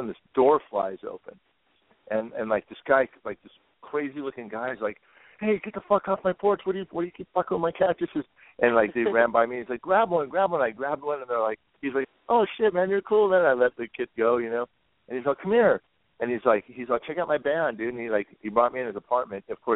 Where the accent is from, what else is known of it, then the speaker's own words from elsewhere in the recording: Brea, California, United States; But I grew up in Brea, California, and like I used to walk out my back gate, and I'd walk across this alley